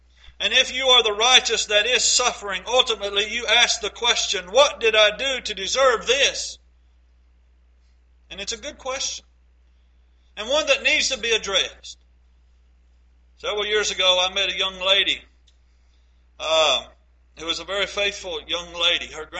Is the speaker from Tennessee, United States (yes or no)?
yes; Savannah, Tennessee, United States; When I was growing up in Savannah, Tennessee